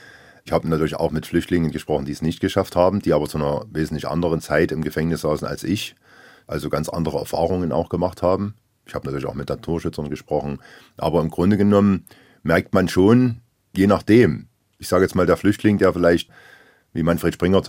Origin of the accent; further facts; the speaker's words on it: Germany; Allein schon Mödlareuth, das geteilte Dorf, was ja von meinem Heimatort nur knapp 20 Kilometer entfernt ist.